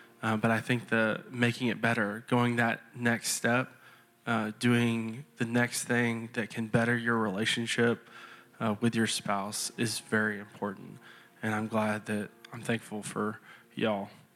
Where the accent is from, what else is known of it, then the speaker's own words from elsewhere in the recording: Texas, United States; I'm from Texas, so I gotta say y'all a few times.